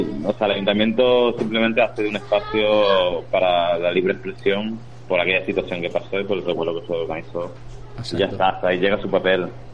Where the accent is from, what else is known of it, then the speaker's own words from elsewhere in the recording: Canary Islands, Spain; No, yo soy de Tenerife.